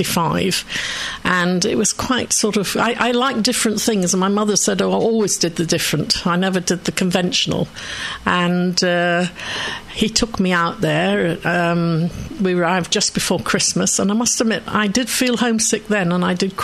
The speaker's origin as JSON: {"language": "English", "town": "Sandiway", "region": "North West England", "country": "United Kingdom", "tie": "born or raised there", "said": "I went to a private school locally. I was born in Sandy Way in Cheshire. I went to school, Perry's School in Hartford."}